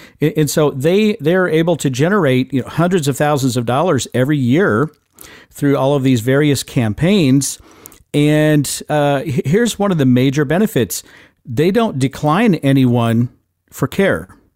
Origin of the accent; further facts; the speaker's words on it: Midwest, United States; can you tell I'm a Midwesterner? I think that's a Midwest thing.